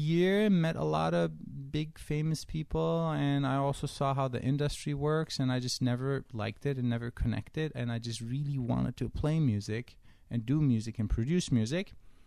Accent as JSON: {"language": "English", "region": "Istanbul", "country": "Turkey", "moved": "as an adult", "lives_now": "United States", "said": "She came from Eugene, Oregon. I came from Istanbul, Turkey."}